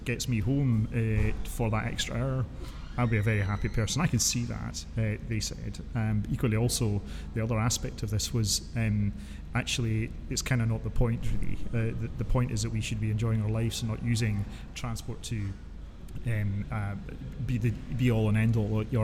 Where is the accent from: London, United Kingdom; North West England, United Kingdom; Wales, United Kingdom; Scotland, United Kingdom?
Scotland, United Kingdom; And I guess being a Scot